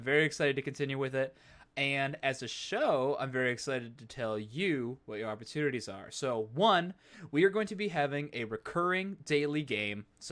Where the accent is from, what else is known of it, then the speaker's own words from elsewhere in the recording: Canada; I'm Canadian, so I won't do it back.